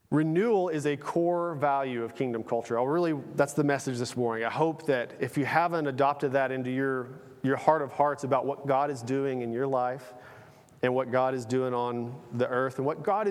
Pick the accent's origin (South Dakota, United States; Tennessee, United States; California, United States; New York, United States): Tennessee, United States; I grew up in Tennessee.